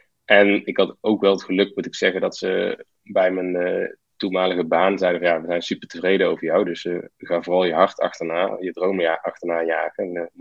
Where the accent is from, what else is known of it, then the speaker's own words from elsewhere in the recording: Netherlands; natuurlijk als Nederlander doe je dat soort dingen.